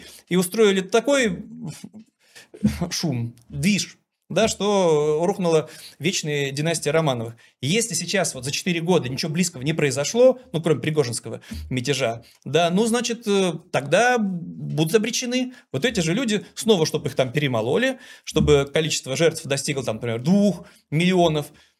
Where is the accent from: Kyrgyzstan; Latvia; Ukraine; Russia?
Russia; Leningrad, Saint Petersburg; Ну и мы такие из Ленинграда приехали, прекраснодушные студентишки.